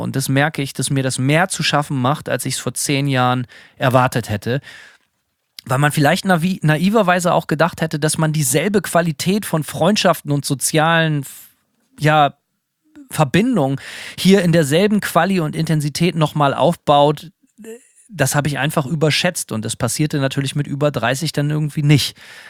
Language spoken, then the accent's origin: German; Berlin, Germany; Gerade als Berliner ist das natürlich ganz extrem so. Es ist eine riesige Stadt.